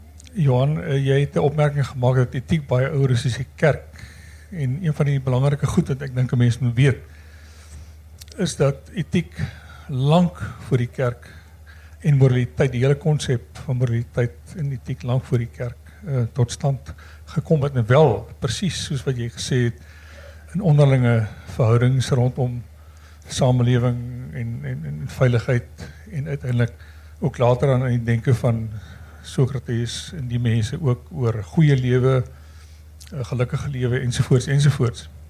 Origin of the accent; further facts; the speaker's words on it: Stellenbosch, Western Cape, South Africa; now in Windhoek, Namibia; ek kom van Windhoek, in Namibia. Ek beskou myself as 'n Stellenbosser, maar ek bly al 30 jaar in Namibia, ek werk daar